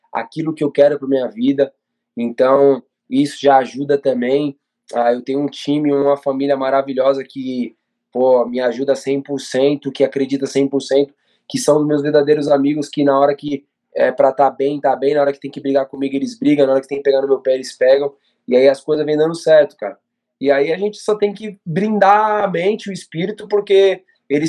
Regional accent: Brazil; Nós que somos brasileiros, é nosso.

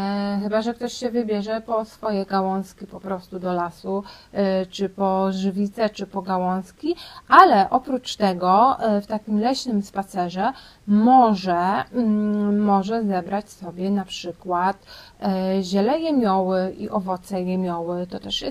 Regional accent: Pomeranian Voivodeship, Poland; u nas na Kaszubach jest często dużo wichur, wiatrów

